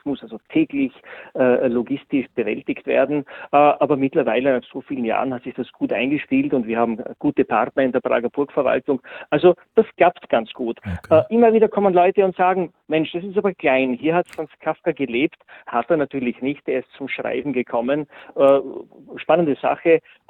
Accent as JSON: {"language": "German", "region": "Styria", "country": "Austria", "moved": "yes", "lives_now": "Prague, Czechia", "said": "Ich bin aus der Steiermark nach Prag zugewandert."}